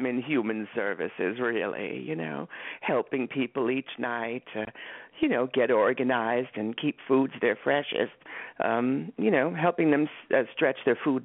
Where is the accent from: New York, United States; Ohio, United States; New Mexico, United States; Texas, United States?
New York, United States; Long Island; Well, I'm from Long Island, so I don't know how a New Jersey woman would do it.